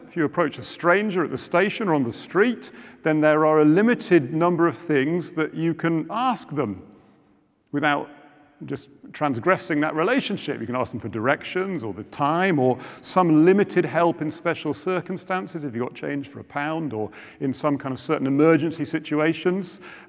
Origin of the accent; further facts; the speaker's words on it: South East England, United Kingdom; I grew up in Oxfordshire, on a farm in Oxfordshire, and it was not far from Brize Norton.